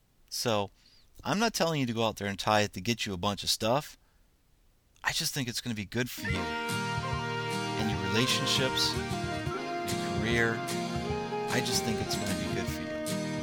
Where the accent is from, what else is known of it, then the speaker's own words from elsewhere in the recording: United States; And isn't just being an American a blessing in itself?